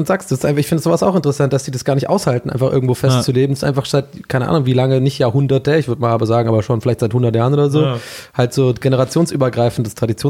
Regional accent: Ireland; als echter Ire

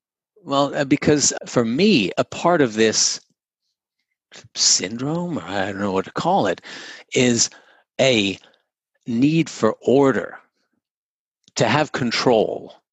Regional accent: England, United Kingdom; I grew up in England, through college in England, going to law school

